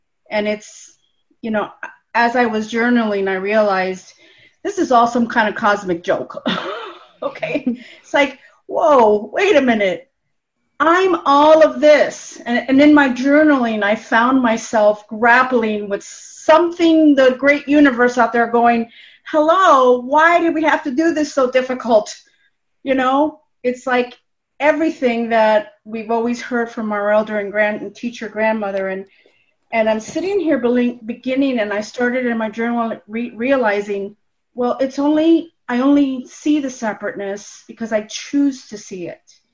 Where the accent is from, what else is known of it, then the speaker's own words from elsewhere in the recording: Miami, Florida, United States; from Miami.